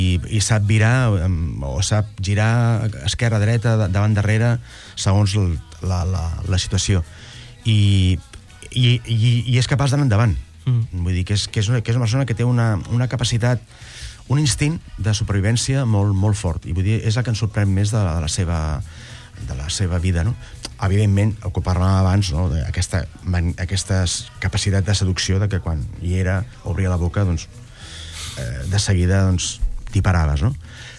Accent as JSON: {"language": "Catalan", "town": "Barcelona", "region": "Catalonia", "country": "Spain", "said": "Jo soc d'un barri que no està francs, tu ets de Gràcia, i soc d'Hostafrancs"}